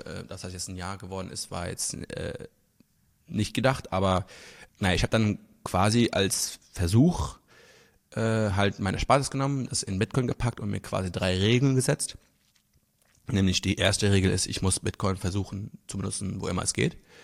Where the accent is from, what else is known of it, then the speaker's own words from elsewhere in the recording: Luxembourg; ich komme aus Luxemburg ursprünglich und wir hatten bevor dem Euro halt den luxemburgischen Franc und das ist halt ein super kleines Land